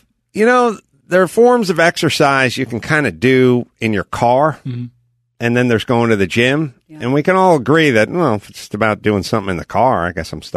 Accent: North Hollywood, California, United States; Like I'm from North Hollywood, you know.

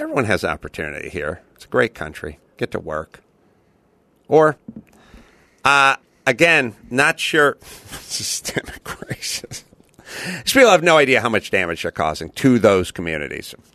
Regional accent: Los Angeles, California, United States; where I grew up in North Hollywood

